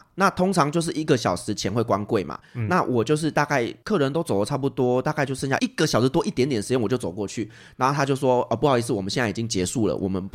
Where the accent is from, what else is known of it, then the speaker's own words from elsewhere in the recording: Taiwan; 而且我就跟他说我是台湾人啊，我要回台湾啊，这是台湾 ID 啊，这是我的台湾护照